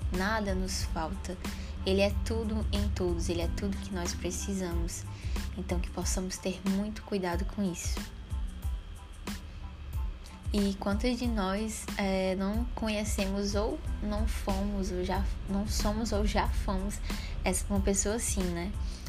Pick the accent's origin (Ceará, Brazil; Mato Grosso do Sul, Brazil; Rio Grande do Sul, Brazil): Ceará, Brazil; Fortaleza; tenho 24 anos, sou de Fortaleza, Ceará.